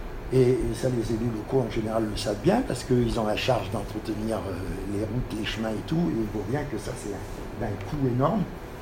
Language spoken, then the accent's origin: French; Auvergne-Rhône-Alpes, France; moi je dis pas je suis Grenoble, je dis je suis de Chartreuse, ça marche.